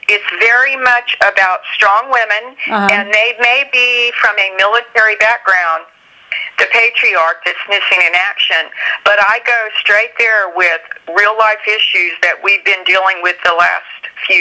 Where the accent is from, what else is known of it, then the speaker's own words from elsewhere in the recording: Clovis, New Mexico, United States; Because I was born and raised in Clovis, New Mexico, on the east side, just a few miles from West Texas